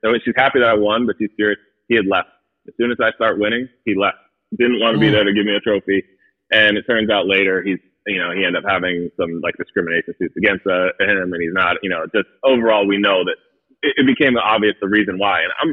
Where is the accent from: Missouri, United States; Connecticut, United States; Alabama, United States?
Connecticut, United States; I grew up in Connecticut. It's 95% white.